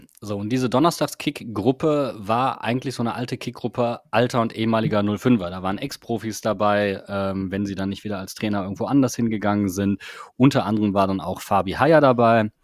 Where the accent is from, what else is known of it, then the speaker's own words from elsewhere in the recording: Wuppertal, North Rhine-Westphalia, Germany; gebürtig komme ich eigentlich aus Wuppertal